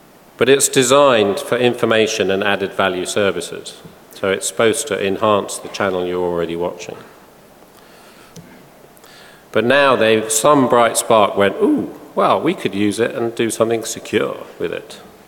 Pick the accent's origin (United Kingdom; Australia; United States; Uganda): United Kingdom; 1X is enough for us because we're British, you know, so.